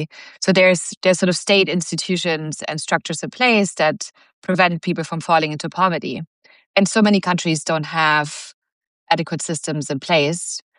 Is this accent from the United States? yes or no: no; Germany; also born or lived in Nigeria; I grew up in Germany. And I then spent, as a teenager, some time in Nigeria, where my father was teaching